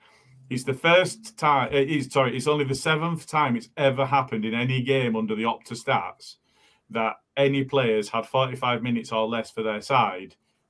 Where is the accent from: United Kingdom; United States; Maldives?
United Kingdom; Morley, Yorkshire and the Humber; I'm from Morley